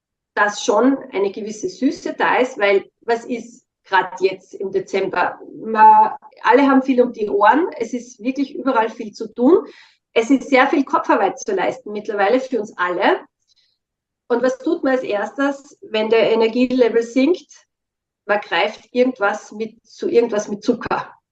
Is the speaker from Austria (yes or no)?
yes; Styria, Austria; Ich komme ja aus der Steiermark, da haben wir genug Äpfel.